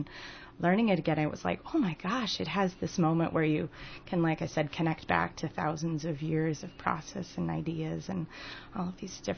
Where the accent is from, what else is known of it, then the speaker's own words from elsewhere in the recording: Northfield, Minnesota, United States; I grew up here in Minnesota, and so I was surrounded by all sorts of different things, and kind of actually grew up in Northfield here